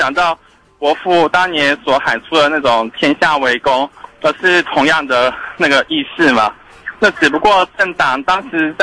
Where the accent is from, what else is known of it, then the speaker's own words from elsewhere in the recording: Taiwan; 他一看我是台湾来的嘛。